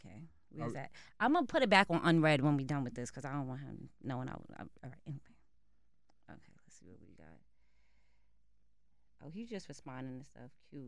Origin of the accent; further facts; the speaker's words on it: New York, United States; I'm from New York.